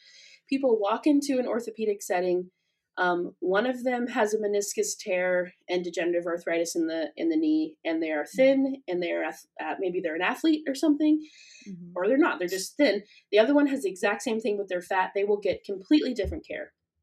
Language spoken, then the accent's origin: English; Springfield, Missouri, United States; I just moved back to my hometown of Springfield, Missouri, which doesn't have the fat community.